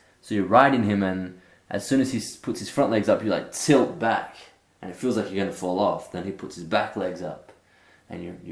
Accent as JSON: {"language": "English", "country": "Australia", "said": "Well, obviously, because I'm from Australia and we are recording this in Brazil."}